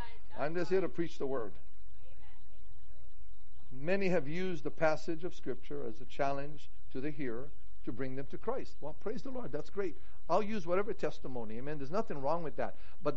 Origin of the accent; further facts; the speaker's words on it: United States; And having part in it because I'm an American. I'm blessed to be an American.